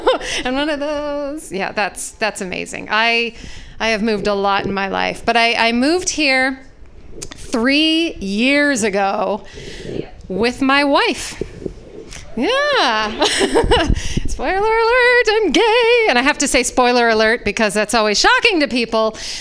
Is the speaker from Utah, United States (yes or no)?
yes; Utah, United States; now in Alaska, United States; I am not originally from Alaska. I'm originally from Utah. I was a gay gal who got to grow up in homophobic Utah.